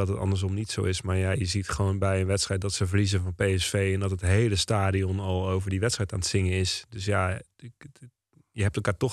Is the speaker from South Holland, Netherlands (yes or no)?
no; Beuningen, Gelderland, Netherlands; also born or lived in Nijmegen; Ik ben geboren in Nijmegen en ben vrij snel in Beuningen gaan wonen. Dat is echt een NEC-bolwerk.